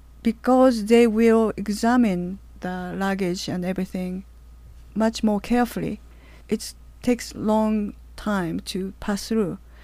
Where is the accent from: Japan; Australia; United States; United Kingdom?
Japan; I grew up in Japan listening to Voice of America.